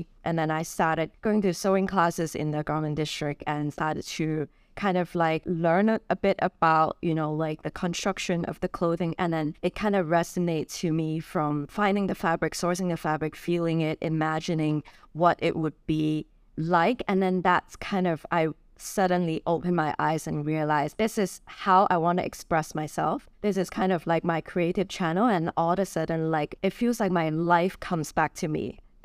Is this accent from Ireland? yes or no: no; Hong Kong; I'm born and raised in Hong Kong